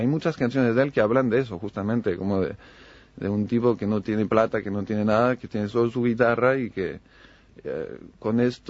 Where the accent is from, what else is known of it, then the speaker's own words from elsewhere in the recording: Lyon, Auvergne-Rhône-Alpes, France; yo no soy de París, pero soy de Lyon, cerca de Lyon.